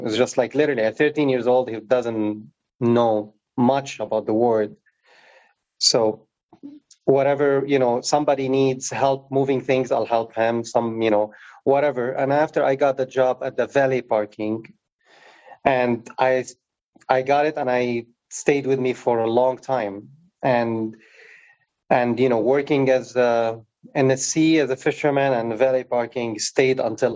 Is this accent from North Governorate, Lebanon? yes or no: no; Beirut, Beirut Governorate, Lebanon; grew up in Beirut, you know, during the war. So the war started in 75, technically the year I was born.